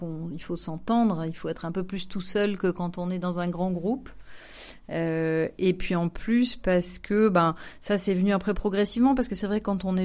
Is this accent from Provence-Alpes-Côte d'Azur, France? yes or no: yes; Nice, Provence-Alpes-Côte d'Azur, France; Moi, je suis niçoise d'origine, donc je suis du sud de la France. J'ai commencé le violon donc au conservatoire de Nice, j'avais 7 ans.